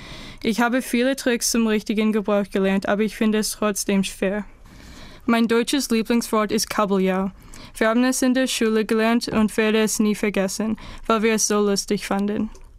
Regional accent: Canada; German is a second language; ich komme aus Kanada und bin im 2001 geboren. Ich lerne Deutsch, damit ich mehr über die Kultur meiner Familie lernen kann.

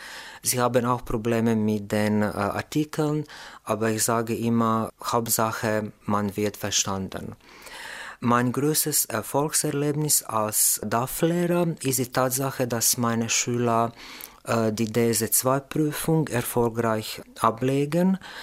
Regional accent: Croatia; German is a second language; ich komme aus Kroatien. Ich bin im Jahr 1979 geboren. Ich arbeite als DAF-Lehrer an einem Gymnasium in Kroatien in der Stadt Bjelovar. Bjelovar ist eine Kleinstadt in der Nähe von Zagreb, von der Hauptstadt Kroatiens.

